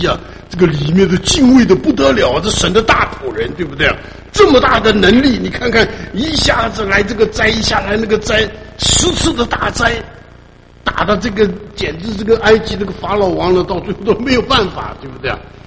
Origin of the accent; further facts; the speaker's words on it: China; now in United States; 在美国啊，你知道，那比我们中国人更喜欢弄这些东西的。我们就住在那个海边